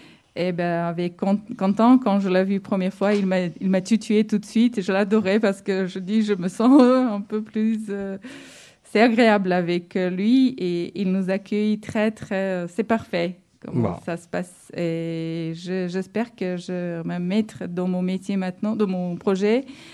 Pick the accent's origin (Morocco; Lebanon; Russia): Russia; French is a second language; now in France; je suis de la Russie. J'ai vécu ma vie, mes dernières 8 ans ici en France